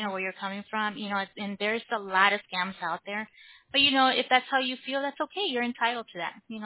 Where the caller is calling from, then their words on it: Miami, Florida, United States; From Miami.